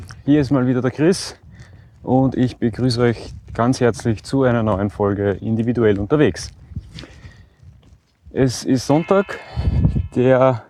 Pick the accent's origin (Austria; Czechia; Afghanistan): Austria; Breitenfurt, Lower Austria; wieder mal in Breitenfurt, meiner Heimatgemeinde